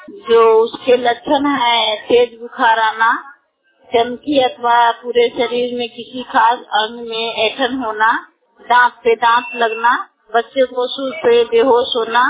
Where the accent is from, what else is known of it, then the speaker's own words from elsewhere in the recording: Patai, Bihar, India; मैं पताई पंचायत की रहने वाली हूँ।